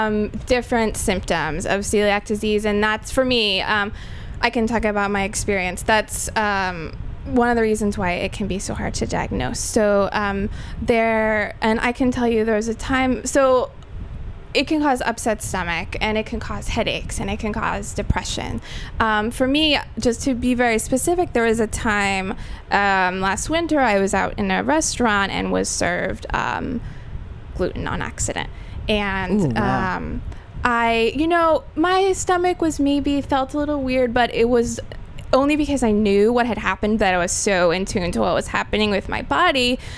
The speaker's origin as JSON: {"language": "English", "town": "Queens", "region": "New York", "country": "United States", "said": "the first thing I usually get when I tell people that I'm from Queens, I live in Astoria"}